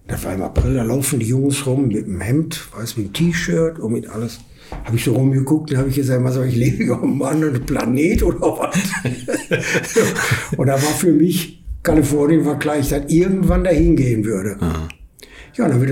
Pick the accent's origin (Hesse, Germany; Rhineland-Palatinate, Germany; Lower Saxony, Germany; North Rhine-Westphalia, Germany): North Rhine-Westphalia, Germany; Essen; Bin in Essen geboren, aufgewachsen, alles.